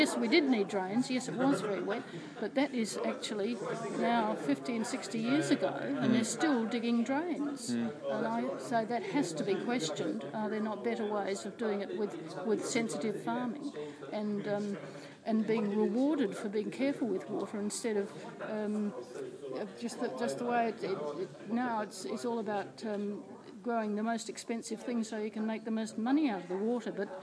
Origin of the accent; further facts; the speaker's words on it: Bordertown, South Australia, Australia; As a child growing up in Bordertown, we know the value of water, and we never wasted it.